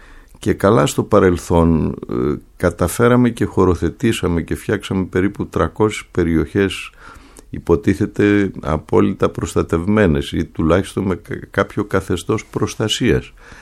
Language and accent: Greek; Northern Greece, Greece; παρότι είμαι Βορειοελλαδίτης